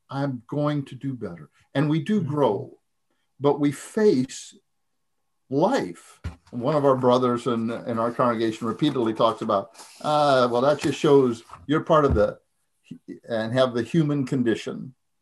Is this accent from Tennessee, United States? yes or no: no; Ohio, United States; I grew up in Ohio.